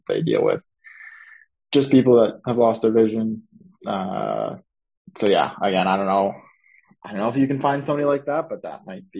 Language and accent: English; Canada; I'm from Canada